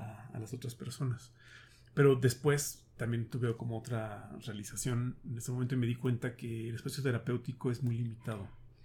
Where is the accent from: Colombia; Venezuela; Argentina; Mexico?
Mexico; Cuernavaca, Morelos; moved away as an adult; Soy oriundo de Cuernavaca, ahí nací, ahí viví 18 años de mi vida. Después me fui a estudiar mi carrera a la Universidad de Texas en Austin.